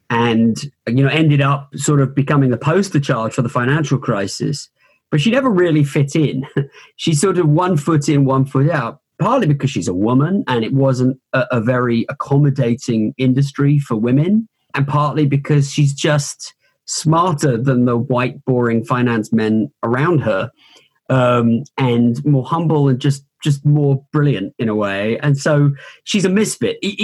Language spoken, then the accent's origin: English; London, United Kingdom; now in United States; I was born in Brixton and grew up in sort of Southwest London. I traveled around. I went to school in Switzerland and I came out here for business. And I came out here very young, in my early 20s.